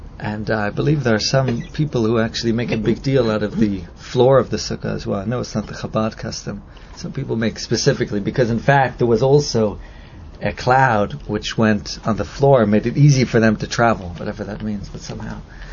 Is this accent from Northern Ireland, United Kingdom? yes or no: yes; Northern Ireland, United Kingdom; despite the fact that I'm from Northern Ireland